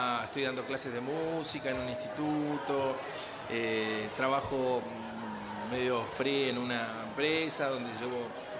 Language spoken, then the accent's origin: Spanish; Rosario, Santa Fe, Argentina; moved away; Bueno, me pasó cuando salí de Rosario que uno tiene sus maneras de hablar, sus códigos